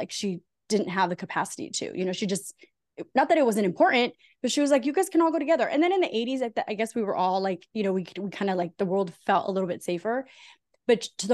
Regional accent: California, United States; now in Southern California, United States; So I'm a Latina, I'm Mexican American, I'm a 43 year old woman, single mom living in Southern California. You and I live really close to each other. And I grew up with immigrant parents here in Southern California.

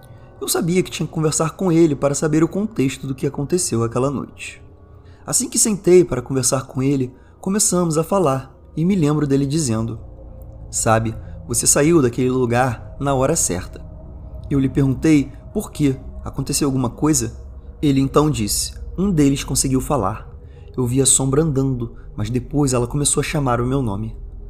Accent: Australia; eu provavelmente tinha uns 19 anos. Sou australiano e costumava trabalhar em um posto de gasolina rural, 24 horas por dia, 7 dias por semana, em uma cidade pequena.

